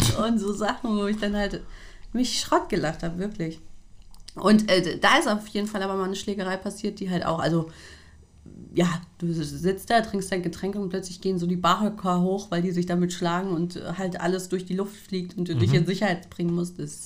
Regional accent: Delmenhorst, Lower Saxony, Germany; Ich bin ja in Delmenhorst aus Versehen aufgewachsen.

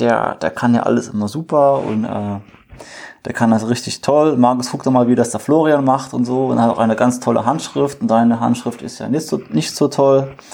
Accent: Germany; Ja, ich bin halt in Deutschland aufgewachsen, ging halt ganz klassisch zum Kindergarten und zur Grundschule etc.

